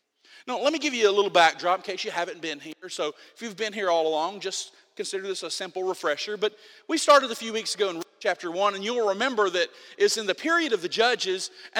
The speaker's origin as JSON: {"language": "English", "town": "Mobile", "region": "Alabama", "country": "United States", "tie": "born or raised there", "said": "I grew up, most of you know, I grew up in Mobile, Alabama, down deep south."}